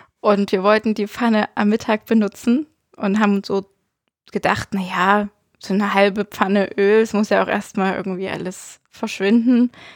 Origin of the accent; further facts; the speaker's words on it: Zschocken, Saxony, Germany; now in Crimmitschau, Germany; Ich komme eigentlich aus Tschoken, also der ganz andere Zipfel vom Kirchenbezirk. Und bin dann vor 5 Jahren, 6 Jahren nach Grimmitschau gezogen.